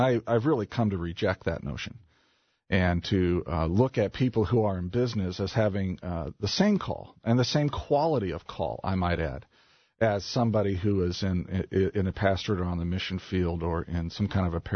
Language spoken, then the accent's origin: English; Indianapolis, Indiana, United States; And ironically enough, I grew up in Indianapolis and went to the same Christian school for 13 years.